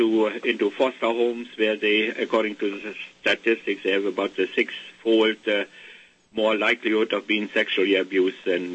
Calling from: New Brunswick, Canada; I'm calling here from the East Coast, from New Brunswick.

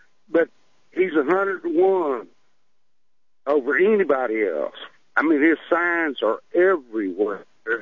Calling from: Austin, Texas, United States; Okay, well, down here in Austin, Texas, that's all I see is Ron Paul.

